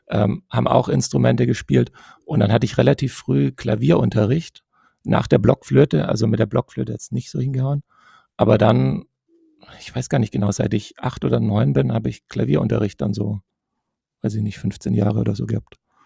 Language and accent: German; Stuttgart, Baden-Württemberg, Germany; born there; ich bin dann tatsächlich in Stuttgart geboren. Stuttgart.